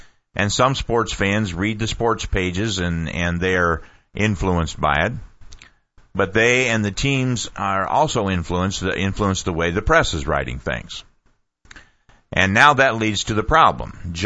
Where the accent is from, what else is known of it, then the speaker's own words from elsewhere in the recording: Ohio, United States; and I was a Cleveland fan because I was from Ohio